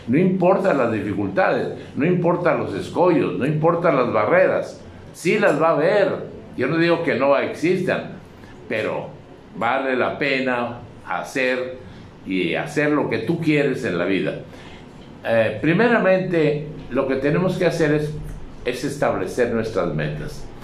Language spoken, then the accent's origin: Spanish; Tampico, Tamaulipas, Mexico; Yo soy del puerto de Tampico, y pues yo me iba mucho a la playa y a las escolleras para ver salir y entrar los barcos.